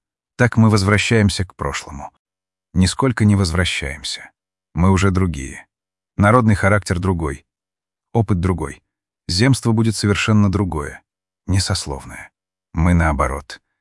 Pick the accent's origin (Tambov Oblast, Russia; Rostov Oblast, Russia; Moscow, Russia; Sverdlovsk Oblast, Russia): Sverdlovsk Oblast, Russia; Yekaterinburg; я из Екатеринбурга, мне 17 лет.